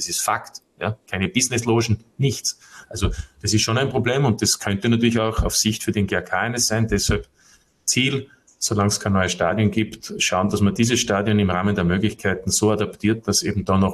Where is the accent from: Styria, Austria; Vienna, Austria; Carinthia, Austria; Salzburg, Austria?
Styria, Austria; Graz; darf ich als Grazer sagen